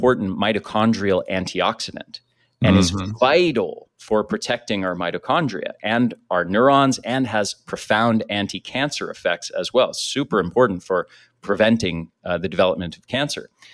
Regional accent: United States; I grew up in the States. I was seeing pharmaceutical ads on TV from the time I was a little kid

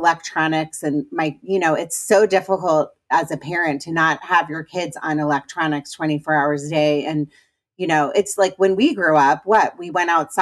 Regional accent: Potomac, Maryland, United States; So I'm a Washingtonian. I'm from Potomac, Maryland.

